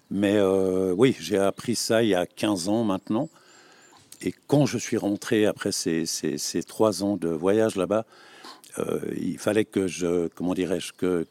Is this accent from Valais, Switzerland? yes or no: yes; Valais, Switzerland; Je suis valaisan